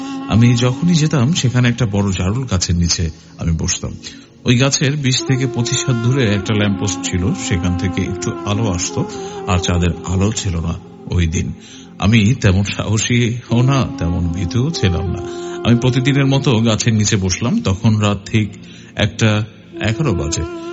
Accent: Chittagong, Chittagong Division, Bangladesh; আমি চট্টগ্রাম বিশ্ববিদ্যালয়ে থাকি। আমার বাবা সরকারি চাকরি করে একটা, তাই ছোট থেকে আমি চট্টগ্রামেই বড় হয়েছি।

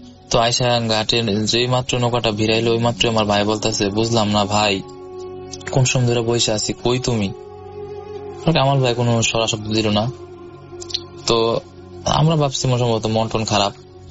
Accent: Abdullahpur, Dhaka Division, Bangladesh; now in Narsingdi, Bangladesh; নরসিংদীতে থাকি, কিন্তু ঘটনাটা ঘটেছে আমার গ্রামে। আমার গ্রামের বাড়ি কিশোরগঞ্জ জেলা অষ্টগ্রাম থানা আব্দুল্লাহপুর গ্রামে।

